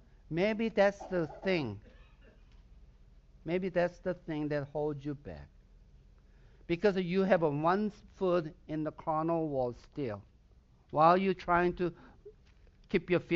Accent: southern Sweden, Sweden; first language Swedish; English is a second language; because that's my native language. I'm from Southern Sweden.

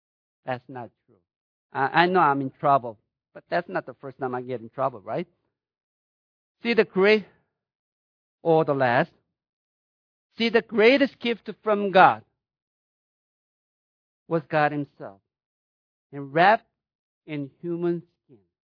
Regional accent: United States; You see, the American, as an American, as a Gentile, we don't get

